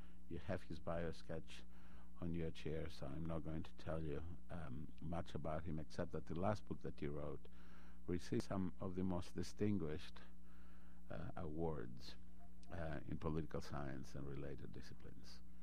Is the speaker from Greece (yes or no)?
yes; Patras, Western Greece, Greece; in my hometown of Patras